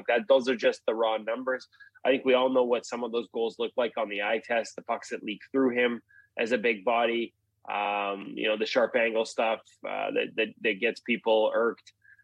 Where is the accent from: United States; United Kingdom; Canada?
Canada; as a Canadian